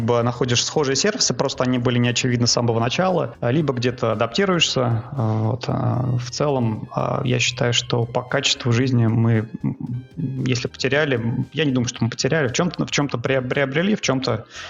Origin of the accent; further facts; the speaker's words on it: Moscow, Russia; now in New York, United States; Переезжали мы, да, мы из Москвы.